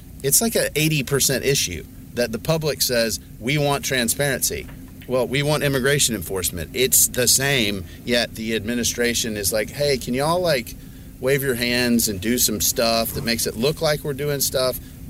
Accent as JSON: {"language": "English", "country": "United States", "said": "I'm an American. I'll never do that."}